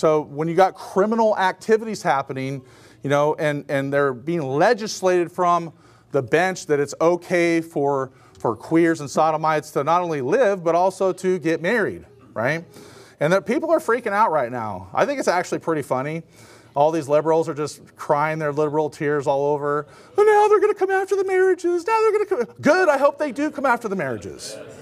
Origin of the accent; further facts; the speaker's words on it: Portland, Oregon, United States; in my hometown, they, you know, had the night of rage, of course, because that's just what Portland is, right?